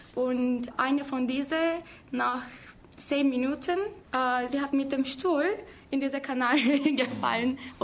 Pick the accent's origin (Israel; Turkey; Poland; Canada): Turkey; German is a second language; moved away as an adult; now in Freiburg, Germany; Ich komme aus der Türkei und das ist meine 4. Mal eigentlich in Deutschland und fast 2. Mal in Freiburg. Ich bin seit 3 Monaten hier